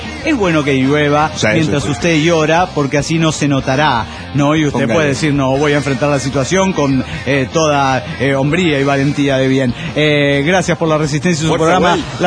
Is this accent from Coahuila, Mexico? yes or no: no; Orizaba, Veracruz, Mexico; de Orizaba, México.